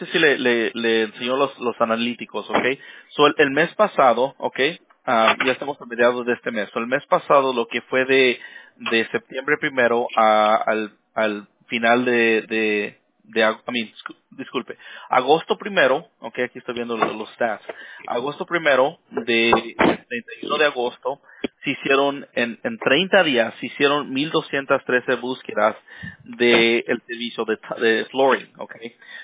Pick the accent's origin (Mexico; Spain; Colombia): Mexico; now in United States; Yo soy mexicano